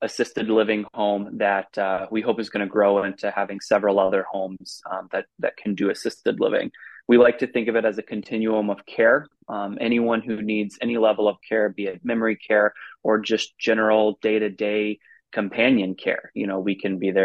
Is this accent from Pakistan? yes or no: no; Rochester, Minnesota, United States; I grew up homeschooled near Rochester, Minnesota